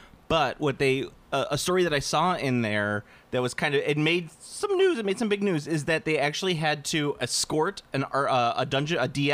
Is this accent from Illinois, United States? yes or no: yes; Chicago, Illinois, United States; I know, because we're from Chicago, and we can eat a lot of sausage.